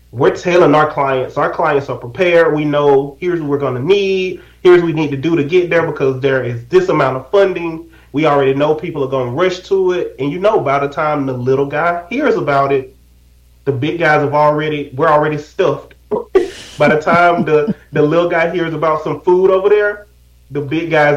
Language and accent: English; Alabama, United States; I'm from Alabama. I grew up in the hood.